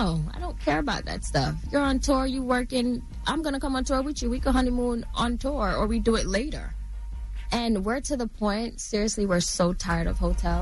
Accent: Saint Thomas, Jamaica; Growing up in Jamaica, I witnessed my dad being murdered.

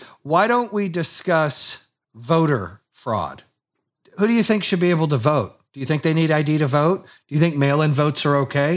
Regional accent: Arizona, United States; I grew up in Arizona. I have a lot of Hispanic friends where their parents did it the right way.

